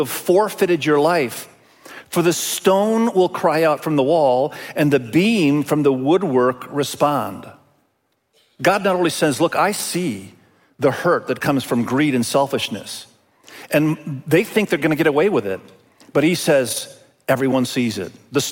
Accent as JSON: {"language": "English", "country": "Indonesia", "tie": "born or raised there", "said": "I was raised in Indonesia."}